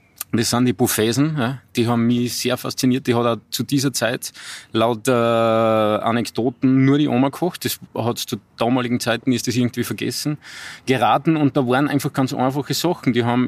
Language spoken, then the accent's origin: German; Bad Goisern, Upper Austria, Austria; Also ich liebe das Salzkammergut und das ist meine Heimat und ich bin der weltoffenste Mensch.